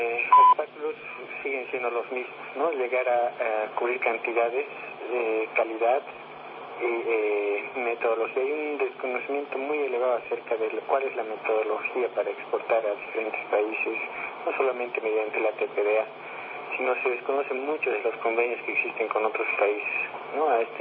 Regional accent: Bolivia; cuáles son las ventajas que tenemos como bolivianos para llegar tal vez a países inclusive que están cercanos a nosotros.

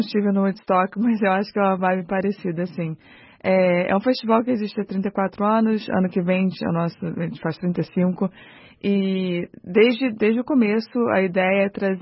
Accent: Brazil; Eu sou brasileira

